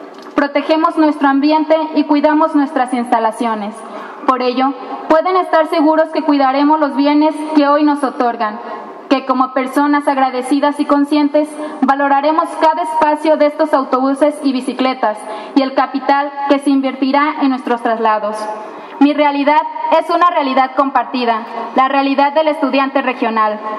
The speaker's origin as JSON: {"language": "Spanish", "town": "Amatitán", "region": "Jalisco", "country": "Mexico", "said": "Soy originaria de Amatitán, municipio que se encuentra aproximadamente a 45 kilómetros del centro."}